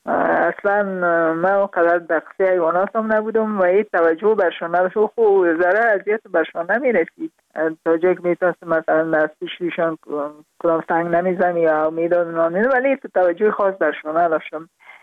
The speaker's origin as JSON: {"language": "Persian", "region": "Parwan", "country": "Afghanistan", "also_born_or_lived": "Kabul", "said": "البته در خود شهر کابل به دنیا آمدیم، من از پروان هستم"}